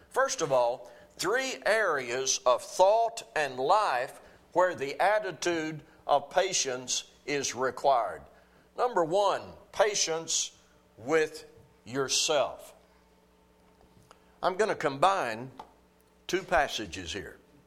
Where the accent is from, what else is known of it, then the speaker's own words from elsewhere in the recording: Arkansas, United States; We have an expression back where I was raised in Arkansas, and you probably have it here in Texas